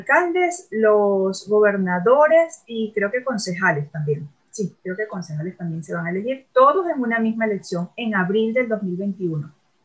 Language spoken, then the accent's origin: Spanish; Venezuela; moved away; hay que ser como venezolanos, porque nosotros no somos colombianos, guatemaltecos que vinimos acá a hacer posgrado